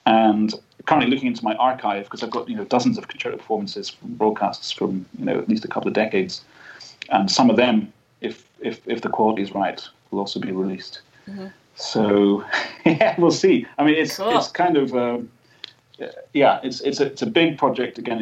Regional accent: Scotland, United Kingdom; This is where I grew up in Scotland.

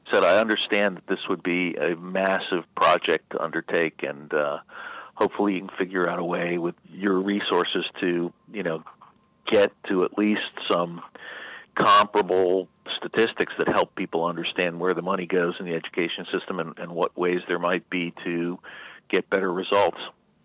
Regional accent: New York, United States; I would say that is a very nice building in comparison to where any place I went to public school or I grew up on Long Island.

